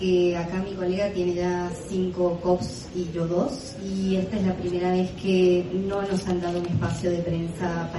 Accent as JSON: {"language": "Spanish", "country": "Chile", "said": "Vengo de Chile"}